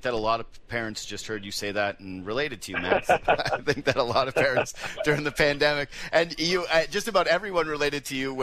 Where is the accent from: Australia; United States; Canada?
Canada; But watching a version of Team Canada that could barely get a shot on net was hard for me as a Canadian to swallow.